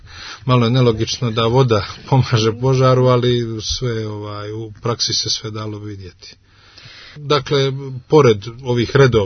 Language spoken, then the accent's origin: Serbian; Luštica, Herceg Novi Municipality, Montenegro; Ja sam inače od trenutka kada sam primio dužnost Luštičkog paroha, to je moje rodno selo, priključio se dobrovoljnom vatrogasnom društvu